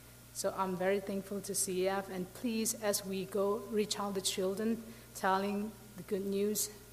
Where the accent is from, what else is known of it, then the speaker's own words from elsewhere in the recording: Myanmar; I'm from Myanmar, and known as Burma.